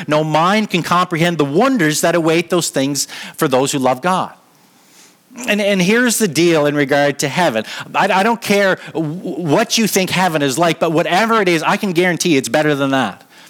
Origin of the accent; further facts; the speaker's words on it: Canada; Like here, we just take it like for granted. It's like, so what? I'm a Canadian.